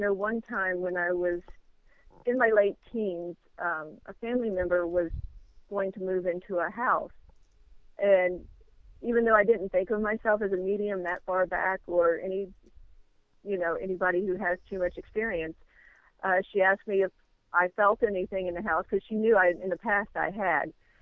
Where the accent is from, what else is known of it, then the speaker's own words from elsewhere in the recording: Middletown, Ohio, United States; I was originally from Middletown, and I lived there from the time I was born until 1998 when I moved to Hamilton.